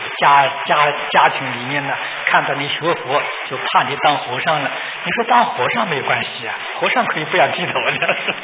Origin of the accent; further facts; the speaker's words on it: China; 就是我们中国人称老师，学生对老师，学生称老师。